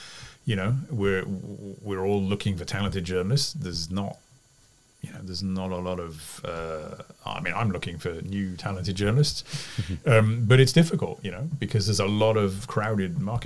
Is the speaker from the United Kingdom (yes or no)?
yes; United Kingdom; But being a British person, of course, I like a good curry.